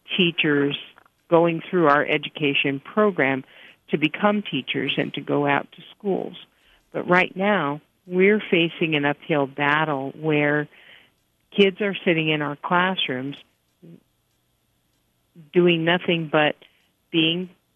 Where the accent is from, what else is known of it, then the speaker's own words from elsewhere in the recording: Bethel, Alaska, United States; I served in the project myself for 3 years, and I'm from Bethel.